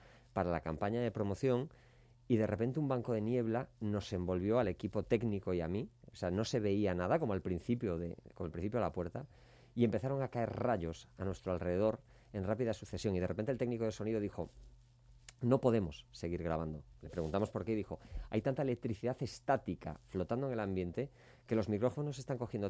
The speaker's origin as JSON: {"language": "Spanish", "region": "Galicia", "country": "Spain", "said": "soy muy gallego"}